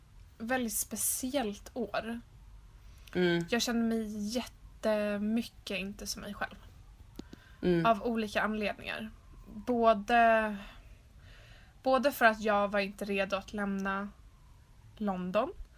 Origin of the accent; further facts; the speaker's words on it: Stockholm, Stockholm County, Sweden; speciellt i det område som jag växte upp i Kärrtorp